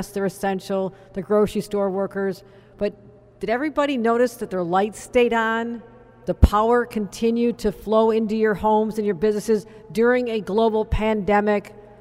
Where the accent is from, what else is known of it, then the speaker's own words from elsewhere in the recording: New York, United States; it's such a point of pride for me to know that in my home state of New York, we have been leading the way for generations.